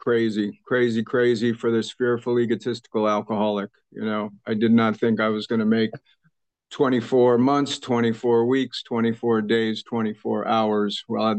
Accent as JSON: {"language": "English", "region": "California", "country": "United States", "tie": "born or raised there", "said": "born and raised in the Bay Area, San Francisco Bay Area, and because I know there's a few Bay Areas."}